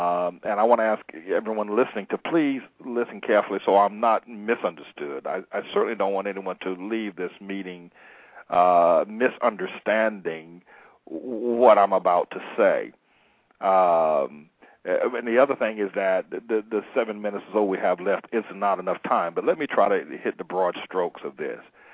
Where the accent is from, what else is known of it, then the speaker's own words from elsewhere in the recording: the South, United States; I tell people all the time, I grew up in Jim Crow South, and I did not experience racism.